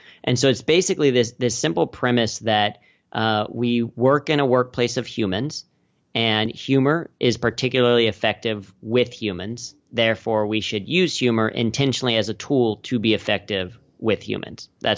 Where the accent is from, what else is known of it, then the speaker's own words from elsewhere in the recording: Cincinnati, Ohio, United States; So I grew up in Cincinnati, the global headquarters of P&G.